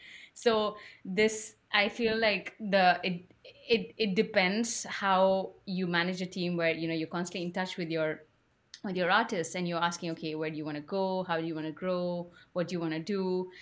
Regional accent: Chennai, Tamil Nadu, India; moved away as an adult; also born or lived in Kerala; now in United Kingdom; I was born and raised in India in a town in the south called Chennai. I'm from Kerala originally, so proud Indian here. And I moved to the UK about like 13 years ago to do my master's at Bournemouth.

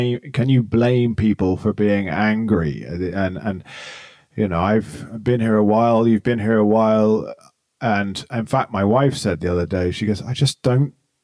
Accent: Barrancabermeja, Santander, Colombia; in the years that I grew up in Barranca Bermeja

